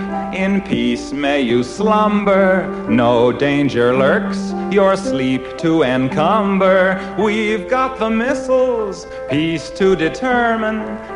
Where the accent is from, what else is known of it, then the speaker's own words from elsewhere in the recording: Massachusetts, United States; I'm from Massachusetts, and I feel we have a certain right to gloat over the other states because Massachusetts is, after all, the only state with three senators.